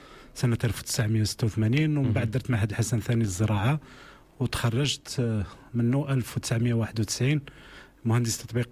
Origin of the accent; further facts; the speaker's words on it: Tan-Tan, Guelmim-Oued Noun, Morocco; also born or lived in Mseid / Smara; أنا من مواليد منطقة شرق، في المنطقة الشرقية من الصحراء اسمها المسيد. هذه المنطقة حاليا هي من المناطق المنسية، ولان وقريت ثاني الإعدادي والثانوي في مدينة طنطان